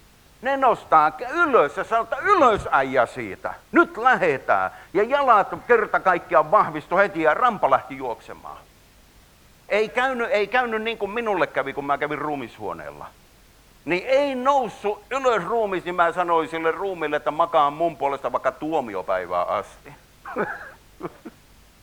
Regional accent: Ostrobothnia, Finland; Mä oon Pohjanmaalta

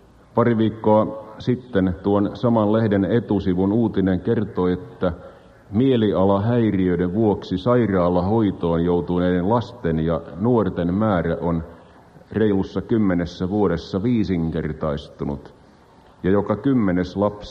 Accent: Porvoo, Uusimaa, Finland; Myös kotikaupunkini Porvoon kansalaisopisto järjesti kuluneen kevään aikana yleisöluentosarjan

